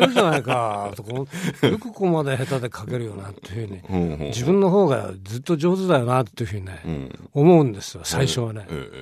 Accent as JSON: {"language": "Japanese", "region": "Niigata", "country": "Japan", "tie": "born or raised there", "said": "まあ、私のふるさとでもございますけども。"}